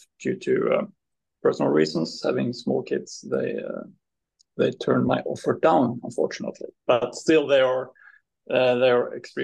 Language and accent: English; Malmö, Skåne, Sweden; Well, today I'm in my hometown, which is Malmö in the southern part of Sweden, close to Copenhagen, where I've been working for quite a few years now.